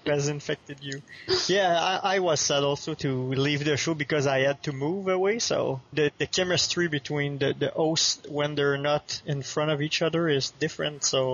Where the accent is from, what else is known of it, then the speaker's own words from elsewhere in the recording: Quebec, Canada; born there; accent: French-Canadian; English is a second language; now in Ottawa, Canada; I'm 37 years old, French-Canadian. You can probably see that with my accent. Well, born in the province of Quebec. Now I'm living in Ottawa, Ontario for the last 3 years.